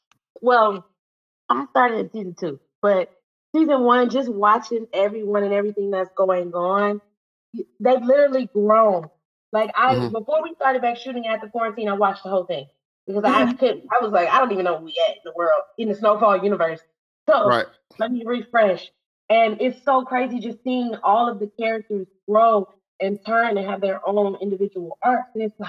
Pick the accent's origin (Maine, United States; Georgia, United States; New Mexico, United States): Georgia, United States; Atlanta; You know, I'm from Atlanta, Isaiah's from Atlanta.